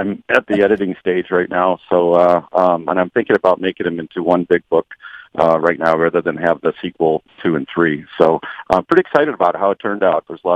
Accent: Detroit, Michigan, United States; Again, growing up in Detroit and the automobile influence of my life and growing up in the 60s, 70s in Michigan

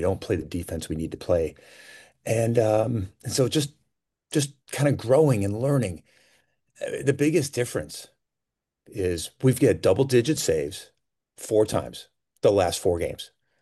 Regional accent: Lafayette, New York, United States; I grew up in Lafayette, New York, and as I got older, I got to play on the Ostrom, the Gordie Ostrom Athletic Fields

